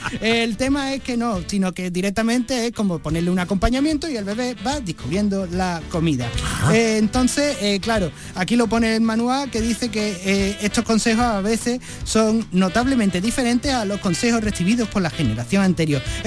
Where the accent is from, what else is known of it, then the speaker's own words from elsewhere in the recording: Andalusia, Spain; porque somos niños de Andalucía, de nuestra tierra.